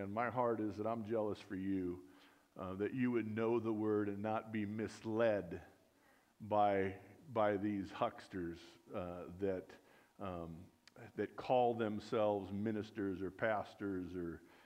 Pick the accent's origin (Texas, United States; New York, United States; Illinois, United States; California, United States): California, United States; And I grew up in California.